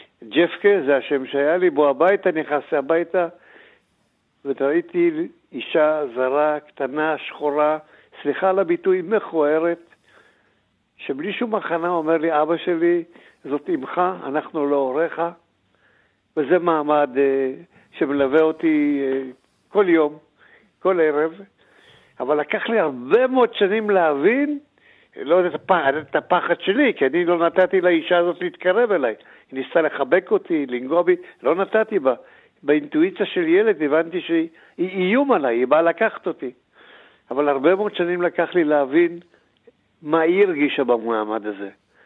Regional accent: Antwerp, Flanders, Belgium; now in Israel; ואני נולדתי ב-41 באנטוורפן שבבלגיה.

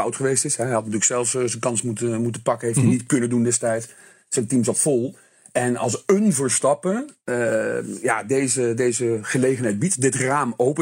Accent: Netherlands; Ja, kijk, als Nederlander geniet je hier natuurlijk met volle teugen van.

